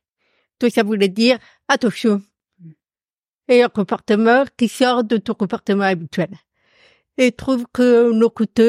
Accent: Paris, Île-de-France, France; mes parents se sont séparés quand j'avais 9 ans et j'ai passé le reste de mon enfance à Paris.

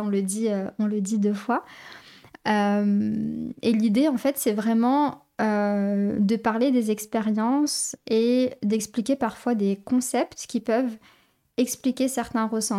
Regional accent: France; born there; also born or lived in Algeria / Panama / Argentina; Donc je suis une femme africaine, amazigh, sahraouia, et je suis née en France et j'ai assez tôt navigué entre la France et l'Algérie notamment. Et un petit peu plus tard dans ma vie, j'ai vécu notamment au Panama. Et j'ai été formée aussi en Argentine.

